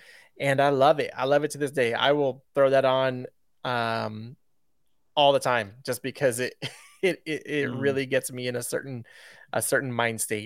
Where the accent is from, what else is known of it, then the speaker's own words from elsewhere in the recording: Los Angeles, California, United States; it reminds me of Los Angeles, specifically like where I grew up in the San Gabriel Valley